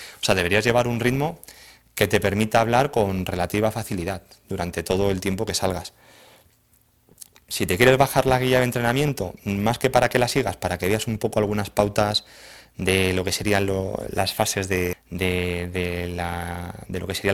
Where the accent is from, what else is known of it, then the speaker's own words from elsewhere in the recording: Spain; los que somos de España creo que todos sabemos qué es el Camino de Santiago